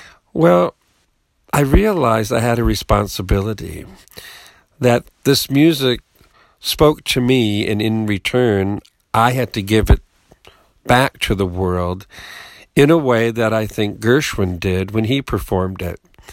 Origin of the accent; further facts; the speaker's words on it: Bay City, Michigan, United States; I'm from Bay City, Michigan.